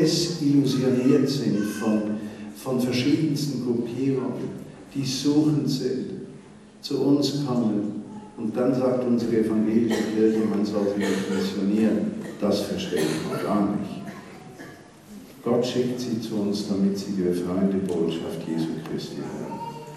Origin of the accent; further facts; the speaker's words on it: Switzerland; Als Schweizer darf ich das sagen, weil ich ja nichts zu sagen habe.